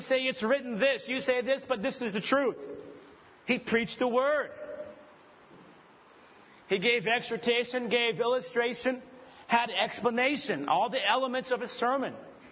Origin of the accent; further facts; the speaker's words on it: United States; I'm an American. We won our freedom from England.